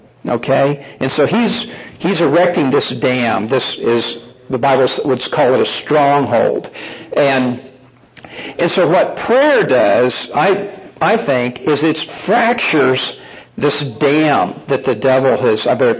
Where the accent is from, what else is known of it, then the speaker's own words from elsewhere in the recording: United States; You know, that's pretty hard for me to take as an American